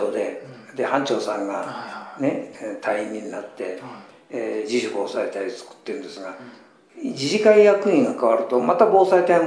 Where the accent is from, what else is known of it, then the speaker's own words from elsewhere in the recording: Suwa, Nagano, Japan; also born or lived in Omiya; 生まれはね、埼玉県の大宮なんですけど、はい、親父がキーとやってましたからね、はい、その関係で親父が病気になった時に諏訪行ったんですよ、